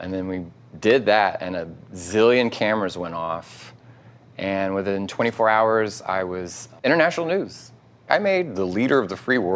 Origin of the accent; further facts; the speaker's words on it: Texas, United States; I'm not afraid of guns. I'm not. I'm from Texas, whatever.